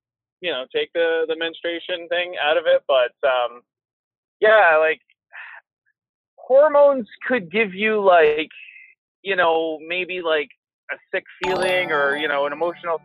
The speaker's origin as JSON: {"language": "English", "town": "Port Hope", "region": "Ontario", "country": "Canada", "said": "Oh, God, no. I'm from Port Hope, actually."}